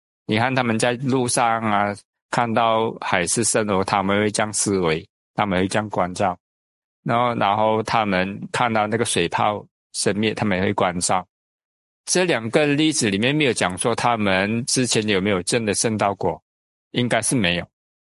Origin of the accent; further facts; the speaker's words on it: Malaysia; 我们马来西亚话也会加一点马来话嘛